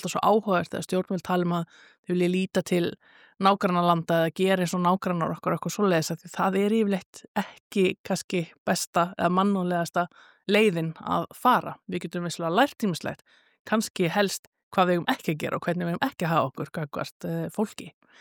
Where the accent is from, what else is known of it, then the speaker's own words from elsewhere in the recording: Reykjavik, Capital Region, Iceland; also born or lived in Akureyri; Svo flytt ég til Reykjavíkur, elst upp í Bökkunum, svona mín fyrstu ár, gengi Breiðholtsskóla, fyrsta til sjöunda bekk. Bjó í hérna, já, tveimur Eyjabökkum og svo hérna flyttjum við í bústæðkvarrið.